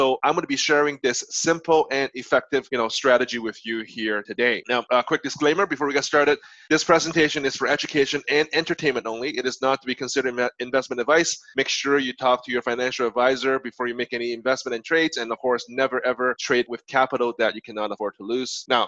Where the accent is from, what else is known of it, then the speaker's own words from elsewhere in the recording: Canada; So I'm a Canadian. I live in Canada, in Toronto here